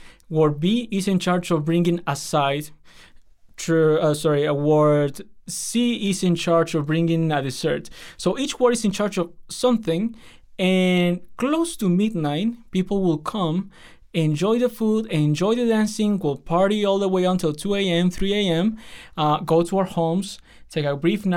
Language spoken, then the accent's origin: English; Piura, Peru; also born or lived in Lima; so I was born in Lima, but I was raised in Piura, in the northern side, the border between Peru and Ecuador.